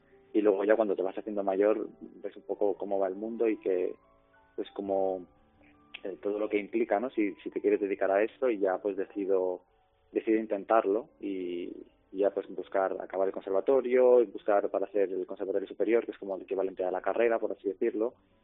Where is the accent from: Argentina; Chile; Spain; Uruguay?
Spain; Balearic Islands; soy un chico mallorquín, tengo 24 años ahora, soy pianista